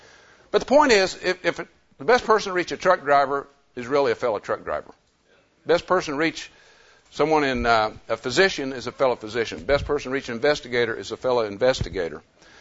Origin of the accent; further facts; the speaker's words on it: Oklahoma City, Oklahoma, United States; from Oklahoma City.